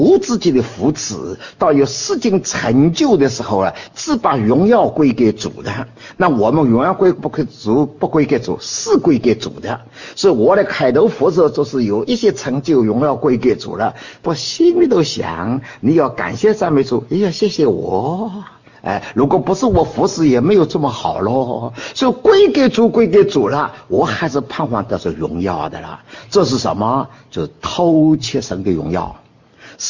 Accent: China; 按照我们中国人来说呢。

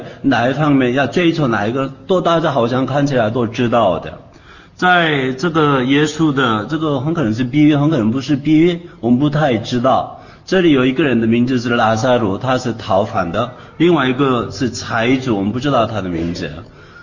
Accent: South Korea; Chinese is a second language; also born or lived in Israel; 所以我出生做一个韩国人。我就是在那边长大，在那边当兵，读大学当兵。

